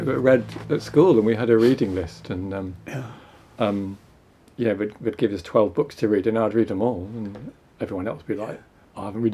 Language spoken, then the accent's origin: English; Manchester, North West England, United Kingdom; I grew up in Manchester, near Manchester, My parents were in Manchester. I went to college in Blackpool